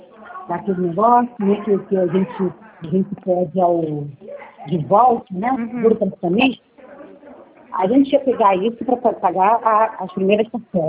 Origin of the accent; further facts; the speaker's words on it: Magé, Rio de Janeiro, Brazil; Mas eu sou de Magé, Magé ainda não começou a fazer.